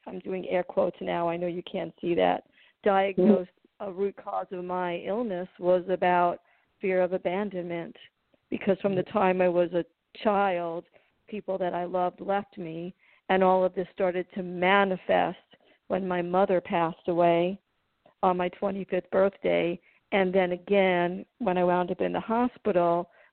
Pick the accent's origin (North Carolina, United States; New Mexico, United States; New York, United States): New York, United States; And I never appreciated growing up in New York as much as I do now, because it helped me learn how to be authentic.